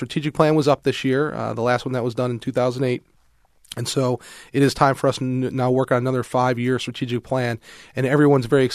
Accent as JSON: {"language": "English", "town": "Cleveland", "region": "Ohio", "country": "United States", "said": "The first time I introduced myself and I said I was from Cleveland, Ohio, I got booed."}